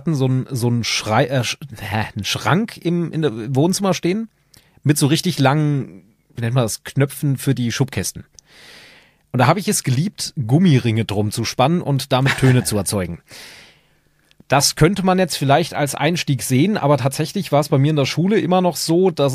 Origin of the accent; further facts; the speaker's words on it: Hesse, Germany; Ich bin Hesse, ja. Also ich bin auch tatsächlich hier im quasi Frankfurter Raum geboren. Wer Kelkheim, Bad Soden kennt, das ist meine Herkunft quasi, aber davon habe ich nicht viel mitgekriegt, da habe ich ein halbes Jahr überstanden und dann sind wir hier rübergezogen.